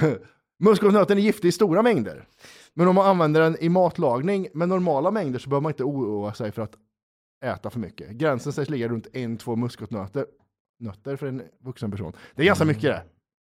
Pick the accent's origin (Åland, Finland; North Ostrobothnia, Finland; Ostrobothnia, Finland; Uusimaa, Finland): Åland, Finland; När jag växte upp på Åland så brukar jag och mina kompisar dricka